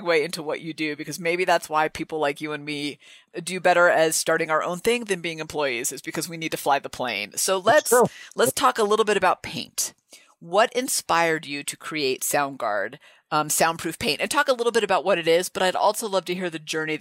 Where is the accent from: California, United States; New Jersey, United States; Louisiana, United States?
California, United States; I grew up in the Bay Area. So of course, I don't live there now, but of course the world revolves around California in my world.